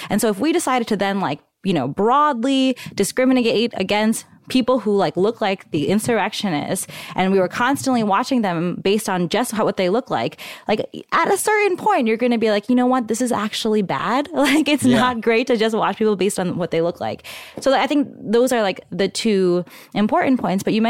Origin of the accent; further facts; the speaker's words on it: New York, United States; now in Bay Area, United States; so yeah, I live in the Bay Area. I'm from New York, right? Like, largely diverse cities, right?